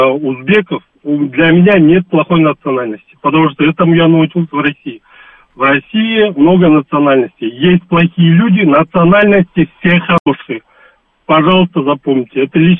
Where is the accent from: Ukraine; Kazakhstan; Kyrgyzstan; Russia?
Kyrgyzstan; Talas, Talas Region; я сам северянин из Таласа